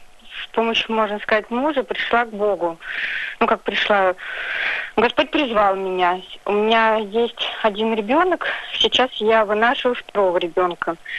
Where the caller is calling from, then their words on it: Saint Petersburg, Russia; я звоню из Санкт-Петербурга.